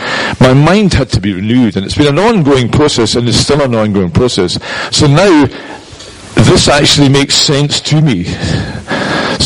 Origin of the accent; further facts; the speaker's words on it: Edinburgh, Scotland, United Kingdom; born and bred in Leith in Edinburgh